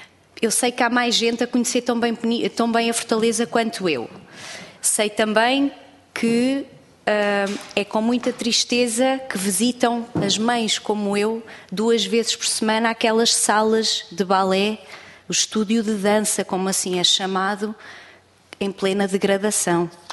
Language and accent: Portuguese; Peniche, Leiria, Portugal; tenho 32 anos, sou nascida e criada em Peniche, trabalho em Peniche, estudei em Peniche, tenho dois filhos a estudar em Peniche